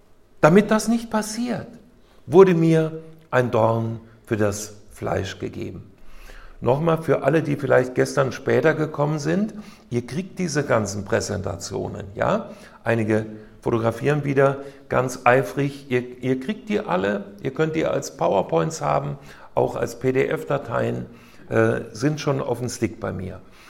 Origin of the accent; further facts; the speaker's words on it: Hesse, Germany; Ich bin in Nordhessen aufgewachsen, im Schwalm-Eder-Kreis. Das sind zwei Flüsse. Und die Schwalm fließt an meinem Heimatort vorbei.